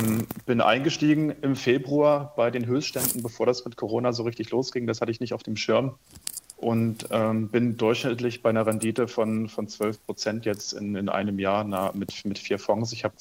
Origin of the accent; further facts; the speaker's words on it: Jena, Thuringia, Germany; ich komme aus Jena